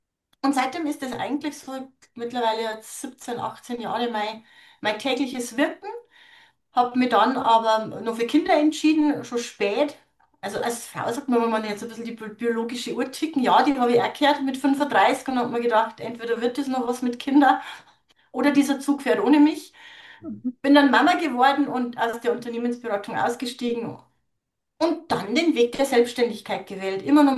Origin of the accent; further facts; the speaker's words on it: Bavaria, Germany; wenn man bei uns in Niederbayern sagt